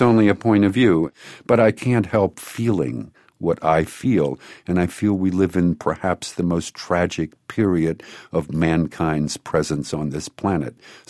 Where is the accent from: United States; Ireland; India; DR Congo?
United States; New Orleans, Louisiana; I'm from New Orleans. It's like a society that I love, but it's la dolce vita. It's like a crazy, crazy place.